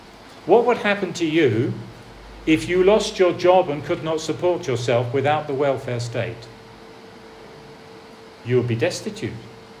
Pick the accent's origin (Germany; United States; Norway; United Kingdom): United Kingdom; It happens particularly in my home country of Britain